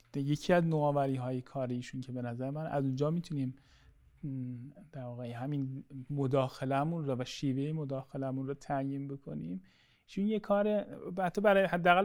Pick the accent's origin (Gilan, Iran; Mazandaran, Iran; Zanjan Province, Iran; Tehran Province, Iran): Zanjan Province, Iran; Zanjan; من در واقع شهری که من توش در واقع بزرگ شدم، زنجان، یکی از منابع غنی عزاداریه